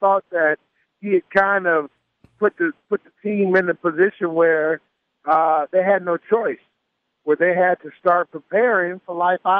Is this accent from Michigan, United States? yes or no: yes; Detroit, Michigan, United States; growing up in Detroit, Chicago, I saw him all the time.